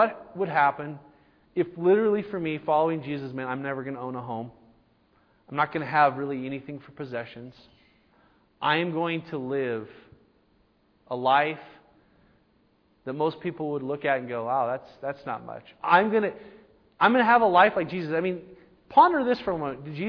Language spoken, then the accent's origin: English; United States; I mean, we grew up in America, the American dream